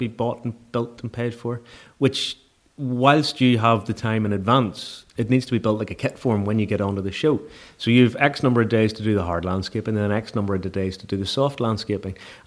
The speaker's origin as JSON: {"language": "English", "country": "Ireland", "said": "I come from Ireland"}